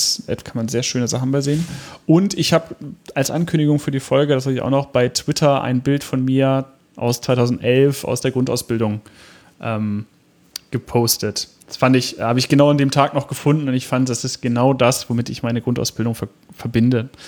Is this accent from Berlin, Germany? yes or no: no; Hanover, Lower Saxony, Germany; Herrn Oberbranddirektor A.D. Lange aus Hannover, also auch noch der Amtsleiter der Feuerwehr meiner Heimatstadt